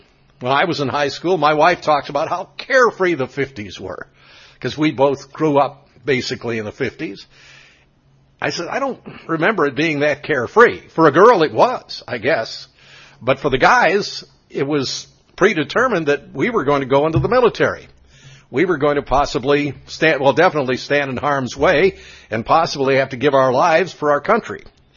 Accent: United States; history as Americans are wars. You know, we had the Revolutionary War, which, well, even before that, as English-speaking North Americans, we had the French and Indian War.

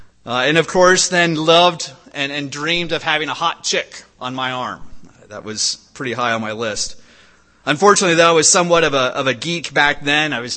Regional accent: Cincinnati, Ohio, United States; We grew up in Cincinnati, so they did a lot of feast sites in Dayton, Ohio, between Dayton, Ohio and St. Pete, Florida, where my grandparents lived.

